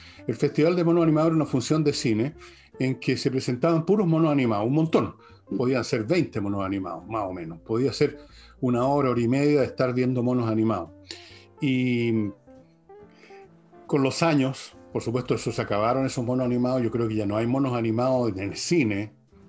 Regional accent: Santiago, Santiago Metropolitan Region, Chile; born there; que nací en Santiago, pero así ocurre.

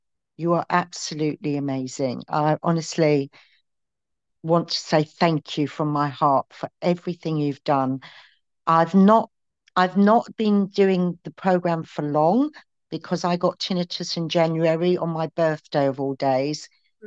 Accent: London, United Kingdom; I'm from London.

